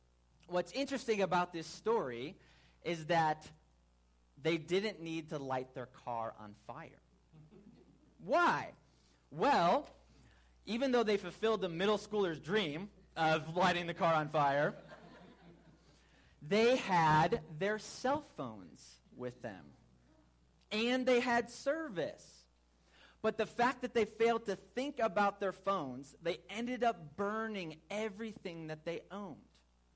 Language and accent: English; Chicago, Illinois, United States; Well, I hail from Chicagoland, Illinois, the blistering Midwest cold.